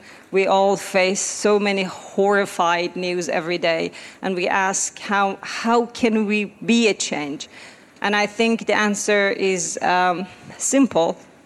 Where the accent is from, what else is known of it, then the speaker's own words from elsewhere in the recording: Iran; I'm born and raised in Iran